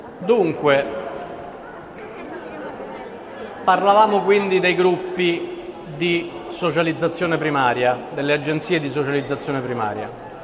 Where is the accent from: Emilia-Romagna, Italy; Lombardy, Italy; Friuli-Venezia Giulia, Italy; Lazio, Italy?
Lazio, Italy; Rome; soprattutto da romano, sto proprio più che bene